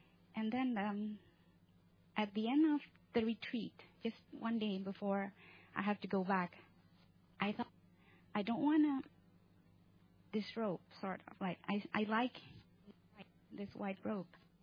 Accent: Indonesia; And where I'm from Indonesia.

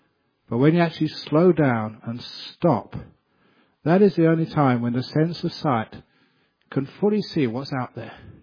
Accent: Cambridge, East of England, United Kingdom; one of my best friends, you know, who I grew up with in Cambridge

